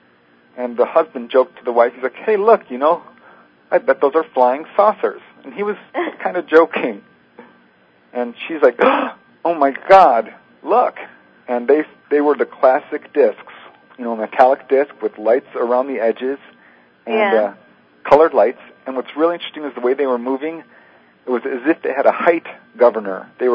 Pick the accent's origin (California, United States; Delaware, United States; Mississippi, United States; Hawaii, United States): California, United States; Topanga; I grew up in Topanga. I've lived there for about 20 years before I moved out.